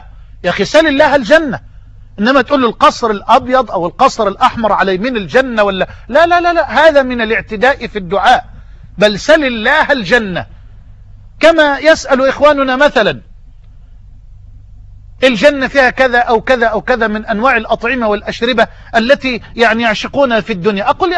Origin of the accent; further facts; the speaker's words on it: Egypt; يعني بلغتنا في بلهجتنا في مصر حفان مية كده